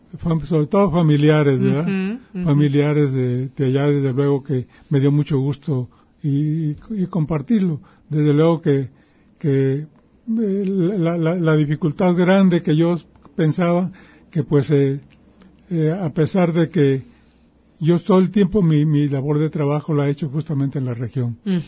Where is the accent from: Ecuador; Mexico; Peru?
Mexico; Autlán, Jalisco; moved away; en Autlán, poquito antes de yo venir, no había secundaria, solamente había la primaria